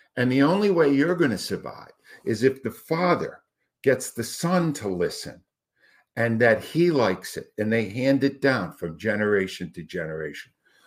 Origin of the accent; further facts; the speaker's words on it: Rhode Island, United States; moved away as an adult; now in Philadelphia, United States; I came from Rhode Island to this big city, this media giant for sports.